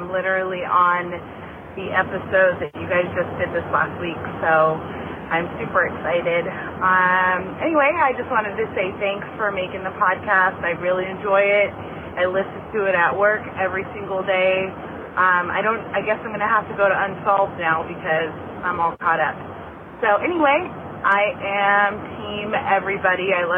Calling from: Napa, California, United States; I'm calling from Napa, California.

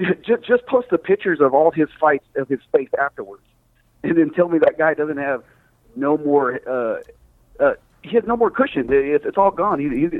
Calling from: Houston, Texas, United States

